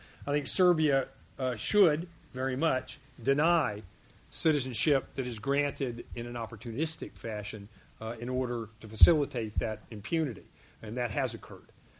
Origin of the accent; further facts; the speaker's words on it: United States; I'm an American, obviously